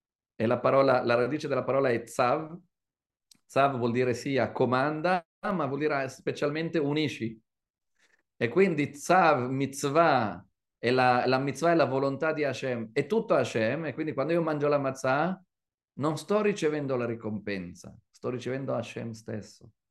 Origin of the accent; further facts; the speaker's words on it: Morocco; Io sono del Marocco e non ho questa tradizione